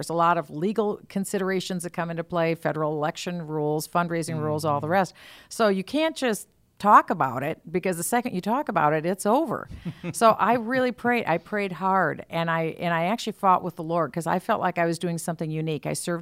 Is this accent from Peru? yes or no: no; Minnesota, United States; I'm from Minnesota. We have the Mayo Clinic.